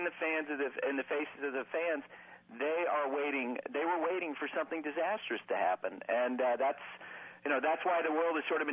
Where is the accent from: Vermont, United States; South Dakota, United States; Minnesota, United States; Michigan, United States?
Vermont, United States; I grew up in Vermont. Like Bob, I grew up in the middle of the other team